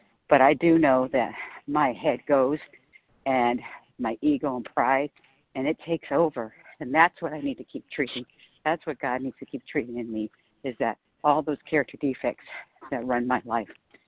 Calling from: California, United States; I'm from Southern California

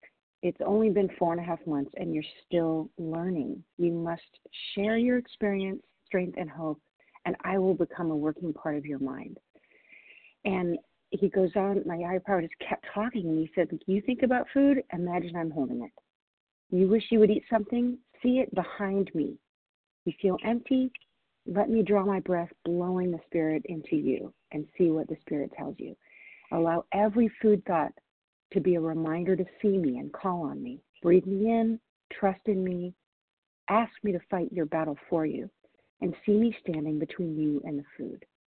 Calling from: Washington, United States; I'm calling in from Washington State.

